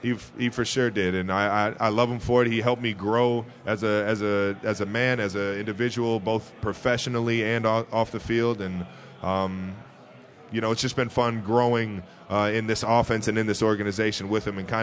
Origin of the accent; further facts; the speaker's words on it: Cleveland, Ohio, United States; it feels like I'm going back to the dinner table in my home growing up in Cleveland.